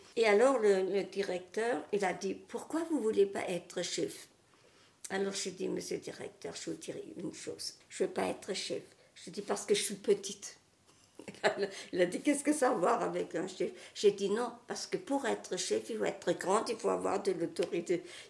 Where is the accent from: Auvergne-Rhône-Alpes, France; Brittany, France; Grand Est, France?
Grand Est, France; Schiltigheim; also born or lived in Strasbourg; suis née en 32. Je suis née à Strasbourg. J'ai vécu mon enfance à Schildesheim.